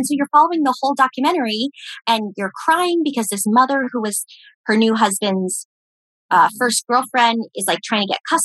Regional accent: New York, United States; To me, as a New Yorker.

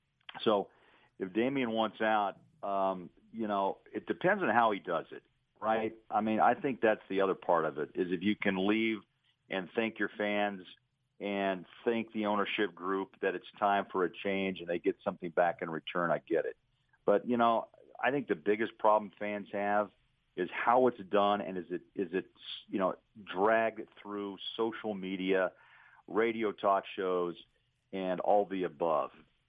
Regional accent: Missouri, United States; one of the epicenters is really kind of my hometown, right outside Springfield, Missouri

